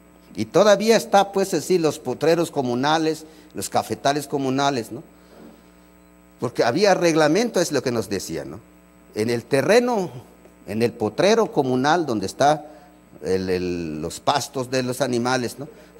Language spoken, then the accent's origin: Spanish; Mexico; Los que somos mexicanos